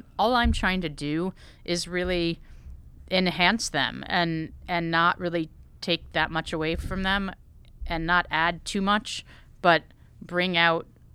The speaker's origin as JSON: {"language": "English", "region": "Connecticut", "country": "United States", "tie": "born or raised there", "said": "So I grew up in Connecticut, like I said, and I was always sort of obsessed."}